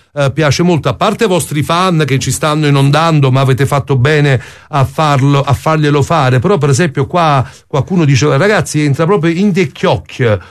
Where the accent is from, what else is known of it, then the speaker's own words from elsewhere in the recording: Calvi Risorta, Campania, Italy; Io sono di Calvi Risorta.